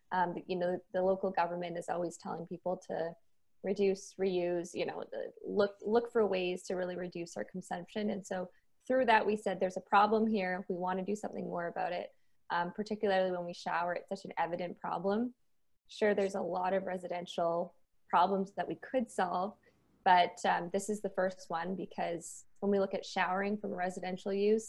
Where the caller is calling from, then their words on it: Toronto, Ontario, Canada; and I am calling in from Toronto